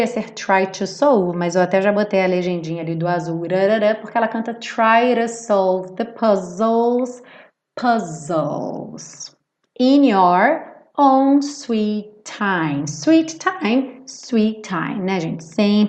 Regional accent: Rio de Janeiro, Brazil; accent: carioca; quem fala como eu, carioca, porta, perna, esquerda

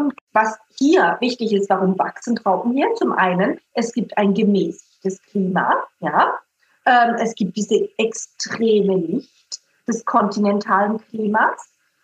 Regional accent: Southern Germany, Germany; wie zum Beispiel in Süddeutschland, wo ich her bin

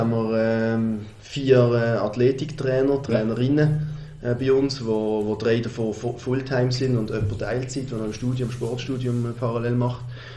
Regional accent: Basel, Basel-Stadt, Switzerland; ich bin in der Region, ich bin Basler, ich bin früher noch im alten Jockeli als Bub gesehen.

